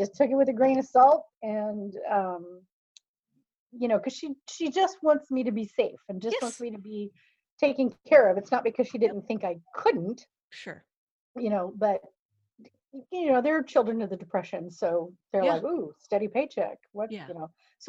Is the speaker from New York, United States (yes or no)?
no; Illinois, United States; A very small town in the Midwest. Wow. And surrounded by corn. I'm from Illinois. So, yeah, grew up, knew and I wanted to get the heck out of Dodge.